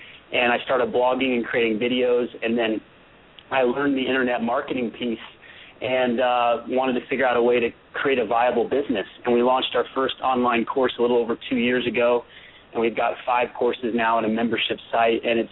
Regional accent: Colorado, United States; when I look back at my life growing up in Colorado, then Stanford, then playing on the pro tour

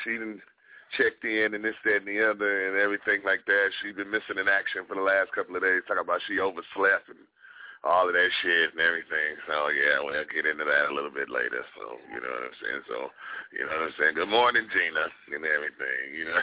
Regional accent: Detroit, Michigan, United States; Like I said, I was born and raised down there in Detroit.

